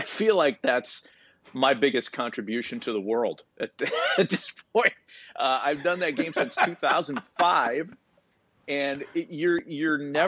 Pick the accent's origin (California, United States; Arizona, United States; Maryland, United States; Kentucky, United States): California, United States; Oakland; And growing up in Oakland as an Oakland A's fan, I remember the A's winning a half, beating the Royals, and then getting swept by the Yankees.